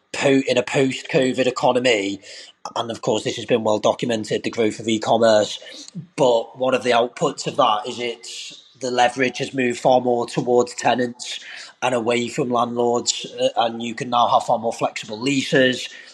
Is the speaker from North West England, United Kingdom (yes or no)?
yes; North West England, United Kingdom; So I was in no way unusual as a young lad growing up in Merseyside in wanting to be a professional footballer.